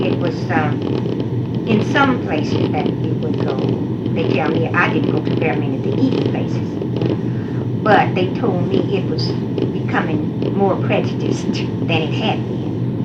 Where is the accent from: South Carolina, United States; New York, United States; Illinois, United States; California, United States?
Illinois, United States; also born or lived in Kentucky; And I said, well, I was born in Kentucky, but I was raised in Illinois.